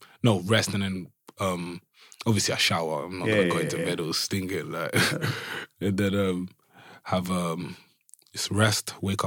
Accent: Brixton, London, United Kingdom; I grew up in Brixton, South London.

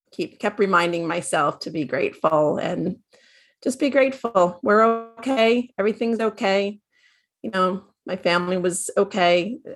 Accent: Northeast, United States; I'm from Northeast, right?

